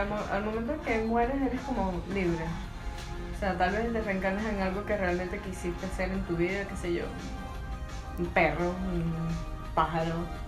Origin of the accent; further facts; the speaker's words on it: Venezuela; moved away; nosotros salimos de Venezuela por aprender.